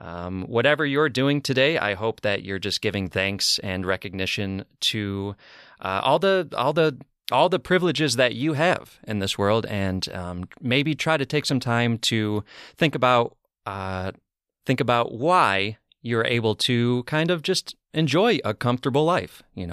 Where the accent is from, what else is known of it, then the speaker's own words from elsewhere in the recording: New York, United States; I grew up in upstate New York.